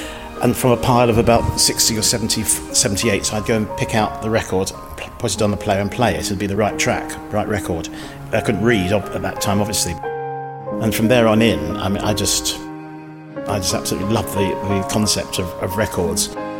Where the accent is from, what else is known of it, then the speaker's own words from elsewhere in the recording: Wembley, London, United Kingdom; also born or lived in Ealing; Well, I grew up in Wembley. I mean, I was born in Ealing.